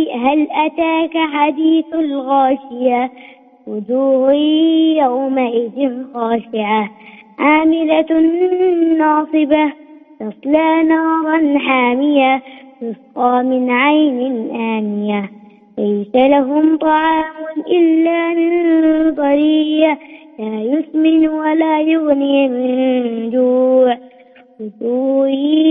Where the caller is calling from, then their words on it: Mecca, Makkah Province, Saudi Arabia; مكة. مكة.